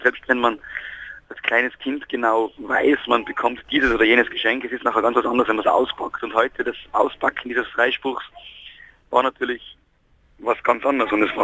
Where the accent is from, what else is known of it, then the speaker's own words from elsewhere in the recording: Tyrol, Austria; Ich bin aus Tirol, mhm, und ich bin 3-mal die Woche von Tirol nach Wiener Neustadt gefahren